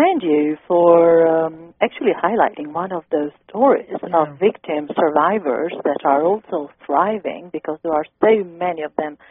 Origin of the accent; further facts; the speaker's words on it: Albania; I am originally from Albania, and I was a government official, an elected government official back in the country.